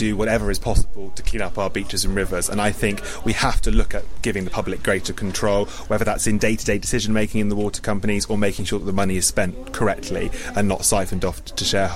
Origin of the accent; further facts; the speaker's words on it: Weymouth, South West England, United Kingdom; I grew up here in Weymouth, where this clothes bank is.